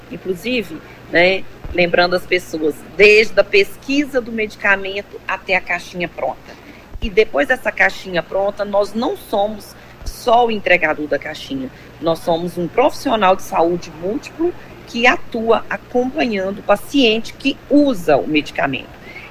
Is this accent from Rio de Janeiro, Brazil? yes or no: no; Minas Gerais, Brazil; sou de Minas Gerais e conheço o norte de Minas aí